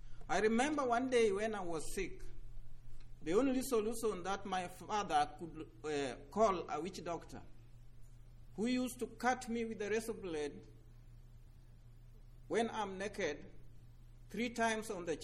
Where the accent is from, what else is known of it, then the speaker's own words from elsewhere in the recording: Kenya; English is a second language; I come from Kenya. Kenya is a big country with 43 different dialects.